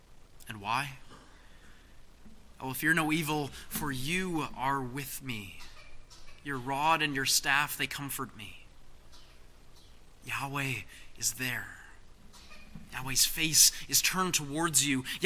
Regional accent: British Columbia, Canada; We are Canadian, we are British Columbians, we are Canadian Reformed.

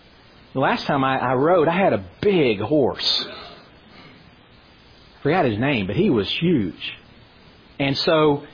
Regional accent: United States; But we grew up in America. All of us who grew up in America grew up in a culture that it was relatively easy, relatively so, to profess faith in Christ.

